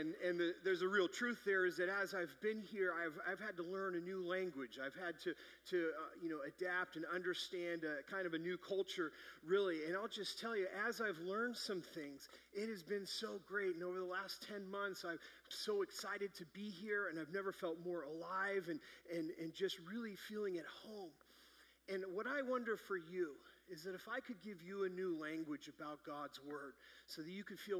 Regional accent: California, United States; So we're transplants from Orange County, and we've been here for about 10 months, and we love it.

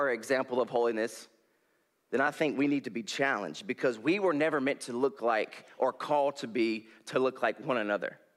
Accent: North Carolina, United States; now in Pismo Beach, United States; I came from North Carolina to California here in Pismo to do Youth with the Mission.

